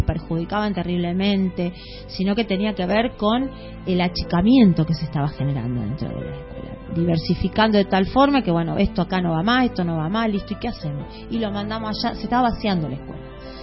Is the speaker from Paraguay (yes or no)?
no; Rosario, Santa Fe, Argentina; Sí, mira, yo soy de Rosario, soy oriunda de Rosario.